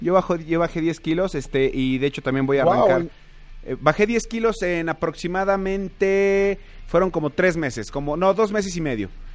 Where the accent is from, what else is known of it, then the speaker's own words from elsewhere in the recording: Mexico; como buen mexicano